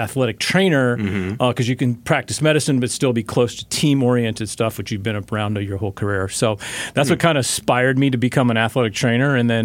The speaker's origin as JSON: {"language": "English", "town": "Denver", "region": "Colorado", "country": "United States", "tie": "born or raised there", "said": "Yeah, so when I grew up in Denver, Colorado, and okay. I was in high school. I went to a Jesuit high school"}